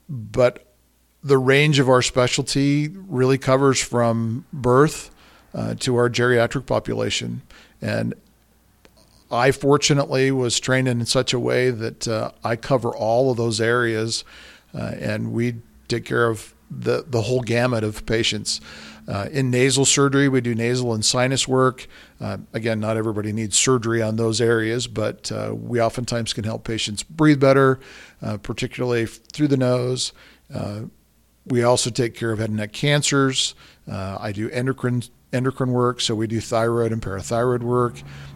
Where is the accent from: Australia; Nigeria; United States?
United States; Idaho Falls, Idaho; now in Star Valley, United States; I grew up in Idaho Falls, and Star Valley has had a significant pull for me